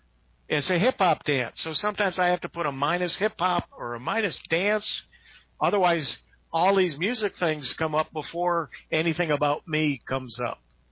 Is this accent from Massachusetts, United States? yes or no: no; Utica, New York, United States; I was born and raised in Utica, New York.